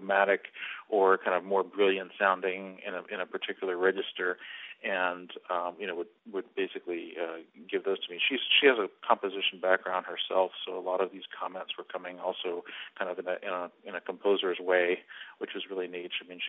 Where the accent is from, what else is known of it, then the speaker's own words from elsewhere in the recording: Houston, Texas, United States; also born or lived in Dallas; You know, I actually was born in Dallas, and so it feels in a weird way like coming home. Although I grew up in Houston, I go back there from time to time, and I have a very special feeling about the place.